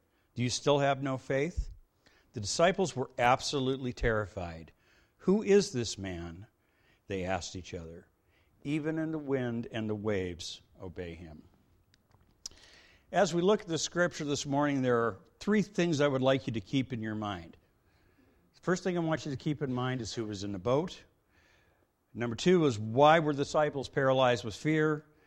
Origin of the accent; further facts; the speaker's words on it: West Coast, United States; I grew up on the West Coast. I grew up for the first 17 years of my life no more than about 8 miles from the Pacific Ocean or some other large body of water